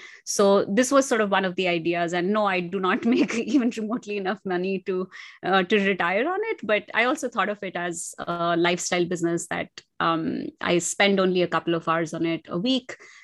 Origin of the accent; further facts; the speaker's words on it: India; Like one, you know, I'm Indian.